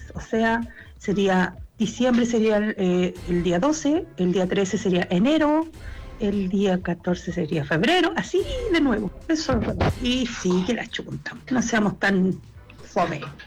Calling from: Macul, Santiago Metropolitan Region, Chile

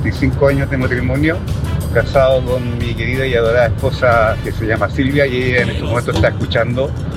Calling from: Yumbel, Biobío, Chile; Yo soy de Yumbel, del sector de pulpería.

